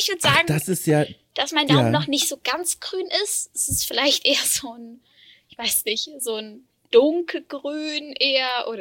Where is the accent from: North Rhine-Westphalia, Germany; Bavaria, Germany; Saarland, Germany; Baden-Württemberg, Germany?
Baden-Württemberg, Germany; Freiburg im Breisgau; now in Berlin, Germany; ich komme aus Freiburg im Breisgau und da war immer sehr viel Pflanzen überall und als ich dann nach Berlin gekommen bin